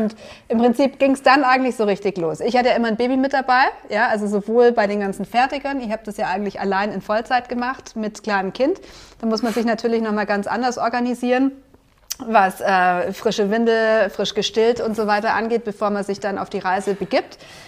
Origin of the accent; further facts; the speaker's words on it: Bavaria, Germany; born there; Und wir sind ja gebürtig aus dem Allgäu.